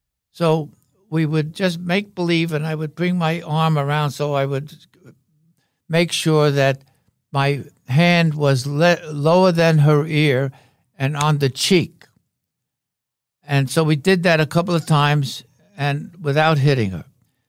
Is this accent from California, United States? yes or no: no; Brooklyn, New York, United States; Yeah, I was raised in Brooklyn.